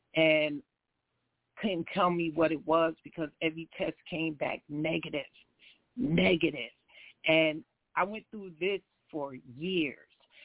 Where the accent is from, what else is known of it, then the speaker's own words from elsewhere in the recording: Freeport, New York, United States; I'm from Freeport, New York